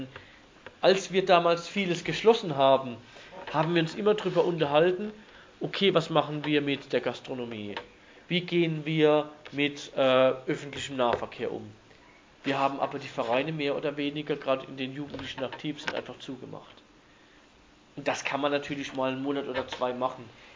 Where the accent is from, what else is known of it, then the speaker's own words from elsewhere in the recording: Baden-Württemberg, Germany; ich komme aus Nordbaden